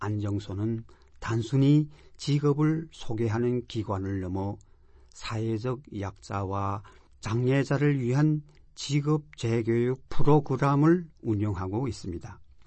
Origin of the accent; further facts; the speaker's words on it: North Korea; now in Japan; 저는 북조선 출신자로서 일본에 와서 일본 사회에서 생활한 경험이나 지식이 없었기 때문에 많은 어려움을 겪었습니다.